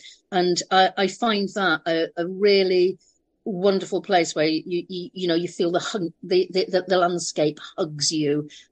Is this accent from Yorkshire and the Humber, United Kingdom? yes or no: yes; Bradford, Yorkshire and the Humber, United Kingdom; I'm originally from Bradford, marvelous place. But it is a bit rough around the edges.